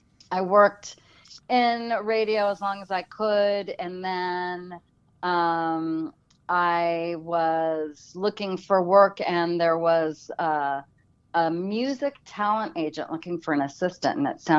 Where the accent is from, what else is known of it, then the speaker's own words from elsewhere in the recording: California, United States; Well, I grew up in Los Angeles area, outside of Los Angeles, in the town of the Valley.